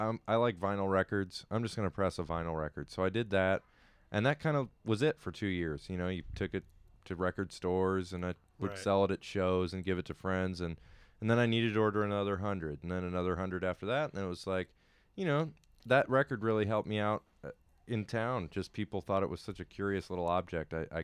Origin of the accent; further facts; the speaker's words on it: Michigan, United States; I mean, I'm from Michigan. I didn't know Ben.